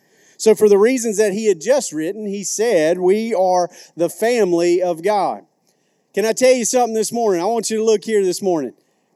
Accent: the South, United States; accent: Southern; You can kind of hear it in my dialect, right? My accent. If you didn't know, I have an accent, right? It's Southern English, as you might have picked up on.

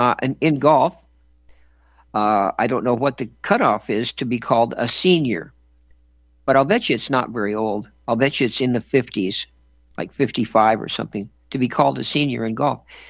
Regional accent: California, United States; now in North Dakota, United States; Now, I grew up in California. I know I'm in North Dakota, but a very different place. But I grew up on the beach in Southern California

